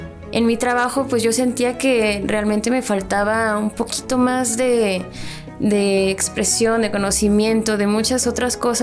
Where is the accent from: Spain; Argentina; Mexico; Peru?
Mexico; Monterrey, Nuevo León; also born or lived in Ciudad Juárez / Cuernavaca; yo en ese momento vivía en Ciudad Juárez, Chihuahua. Yo soy de Monterrey, pero durante mi infancia estuve mudándome de ciudades, de estados, y llegué a Cuernavaca por el destino, por la cuestión laboral de mi papá.